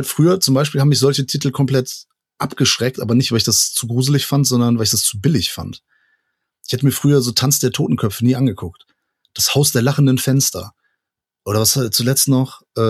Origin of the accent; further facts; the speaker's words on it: Portugal; für mich auch als Portugiese in Sommerferien immer in Portugal gewesen.